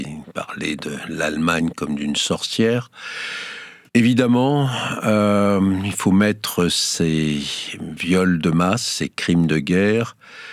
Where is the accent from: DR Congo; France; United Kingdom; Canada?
France; Chez nous, en France, on commémore le village brûlé d'Oradour-sur-Glane.